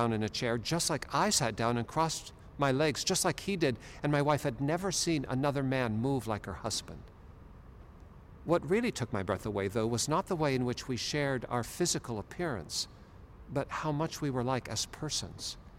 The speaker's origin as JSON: {"language": "English", "town": "Seattle", "region": "Washington", "country": "United States", "tie": "born or raised there", "said": "I grew up in Seattle, in Ballard, at Sunset Hill overlooking Golden Gardens. And from my earliest memory, I can see Puget Sound."}